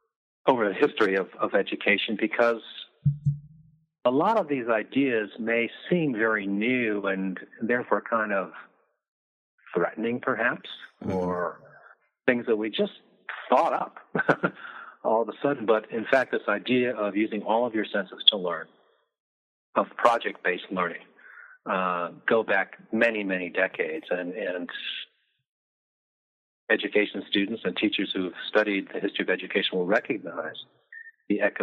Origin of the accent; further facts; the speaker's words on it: Midwest, United States; I'm from the Midwest, so I like this story.